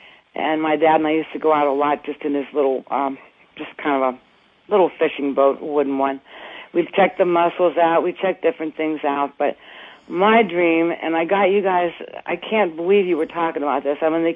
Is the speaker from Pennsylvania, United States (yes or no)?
yes; Pennsylvania, United States; I'm kind of a river rat in my early days because I'm from Pennsylvania.